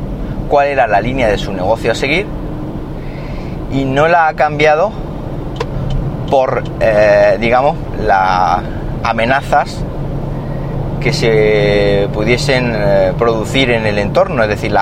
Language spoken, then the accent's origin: Spanish; Siles, Andalusia, Spain; por ejemplo, del mesón restaurante de mi pueblo, en Siles, que es el que digo que ha estado mi padre ya hasta que se ha jubilado